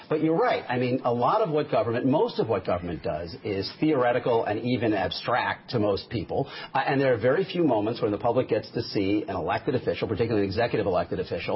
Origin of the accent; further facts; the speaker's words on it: New York City, New York, United States; I grew up in New York City when John Lindsay could not clear the streets in Queens